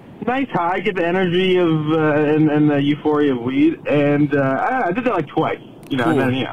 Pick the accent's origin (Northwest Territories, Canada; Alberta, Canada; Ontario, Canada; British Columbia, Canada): Ontario, Canada; Toronto; Okay. I'm from Toronto. I'm 24.